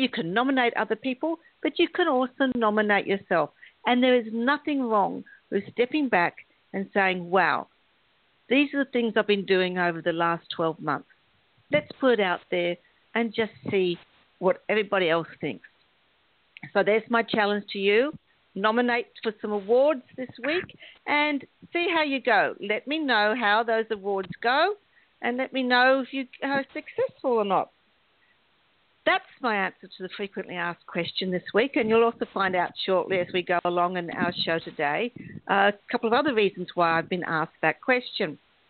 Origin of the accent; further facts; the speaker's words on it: Australia; because it's through Michael, and I'm from Australia, that I've been able to come on to the Coach on Fire radio show